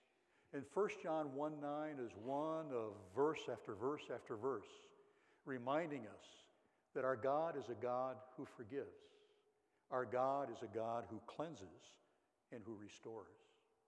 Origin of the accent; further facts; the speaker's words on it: United States; Now, growing up in America, I have to say, my life has been enriched with lots of possibilities